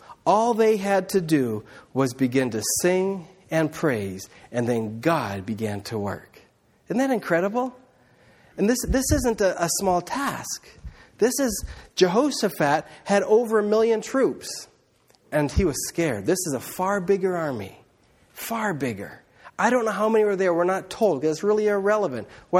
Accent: Indonesia; where I grew up in Indonesia

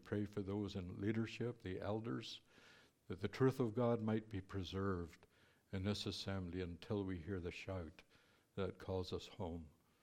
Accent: Ireland; I'm Irish. I see funny things first.

